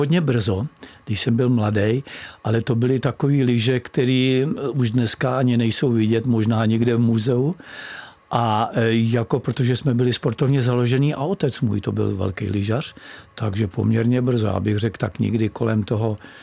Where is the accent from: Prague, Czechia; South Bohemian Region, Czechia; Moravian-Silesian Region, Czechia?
South Bohemian Region, Czechia; Střezimíř; Já jsem vyrůstal ve Střezimíři a tam jsme měli kopce hned za barákem.